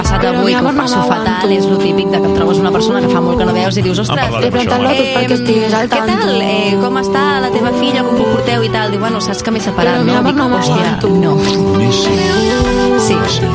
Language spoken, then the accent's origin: Catalan; Igualada, Catalonia, Spain; moved away as an adult; jo estimo Igualada, però jo als 18 anys vaig marxar d'Igualada.